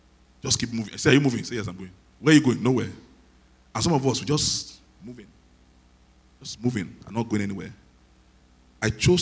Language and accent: English; Ibadan, Oyo, Nigeria; You know, I grew up in Ibadan, Agodi.